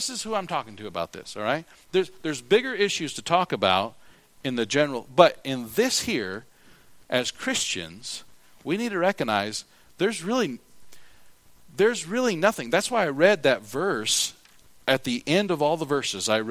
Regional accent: South Dakota, United States

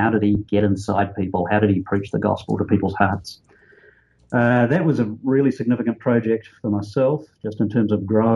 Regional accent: New Zealand; I grew up in New Zealand, a little country down under, famous for having loads of sheep and mountains and hills and lakes. And so I grew up in a very beautiful area.

